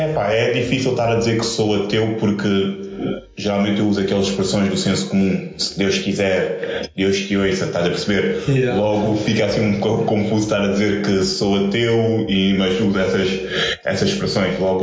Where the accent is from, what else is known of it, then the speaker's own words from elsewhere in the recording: Lisbon, Portugal; also born or lived in Coimbra; Eu nasci em Coimbra, em 1984, 36 anos, e foi lá que eu fiz uma boa parte da minha infância. Fiz até aos meus 6 anos e de lá vim para Lisboa, na Reboleira, e depois mudei para a Bobadela, onde fiquei até aos meus 29 anos.